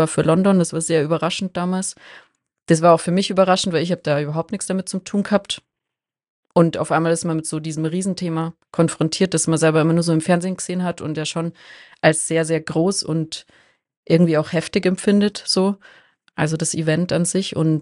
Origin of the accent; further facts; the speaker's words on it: Munich, Bavaria, Germany; bin aus München, bin Sportphysiotherapeutin